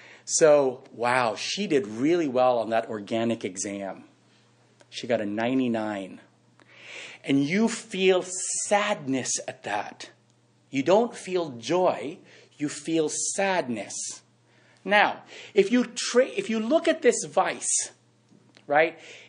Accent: Philippines; I grew up in the Philippines, and in Asia, academic excellence was elevated to one of the greatest goods you could have.

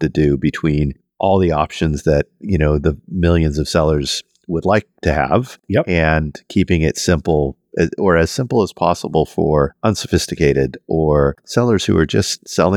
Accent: Canada; I'm Canadian

